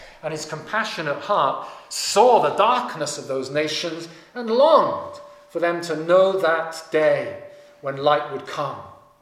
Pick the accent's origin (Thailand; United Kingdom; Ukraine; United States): United Kingdom; England; I'm English, you're whatever you are